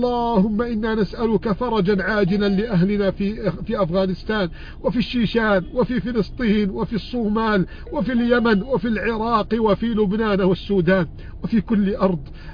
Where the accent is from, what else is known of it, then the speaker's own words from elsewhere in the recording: Egypt; بلدنا بلادنا مصر